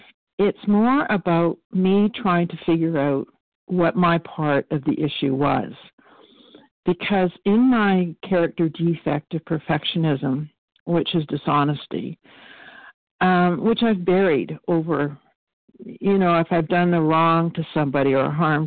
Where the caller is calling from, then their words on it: British Columbia, Canada; I'm calling in from British Columbia, Canada.